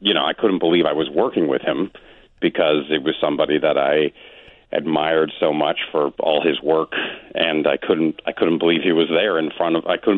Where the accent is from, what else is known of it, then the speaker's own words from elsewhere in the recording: Canada; I'm Canadian, so I'm allowed to say any of that.